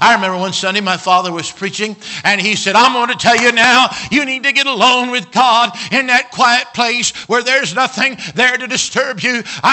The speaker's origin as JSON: {"language": "English", "region": "Wyoming", "country": "United States", "said": "Not from California. Missionary to California, all right? I'm from Wyoming."}